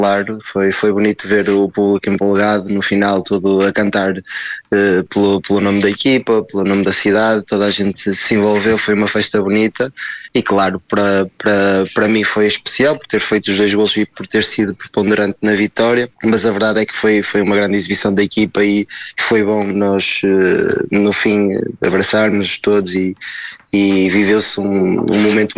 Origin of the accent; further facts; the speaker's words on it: Braga, Portugal; A minha terra natal é mesmo Braga.